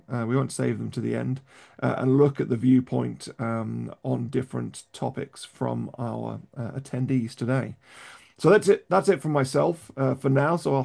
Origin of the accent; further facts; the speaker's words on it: Cambridge, East of England, United Kingdom; She holds an MBA from my hometown of Cambridge, from Cambridge University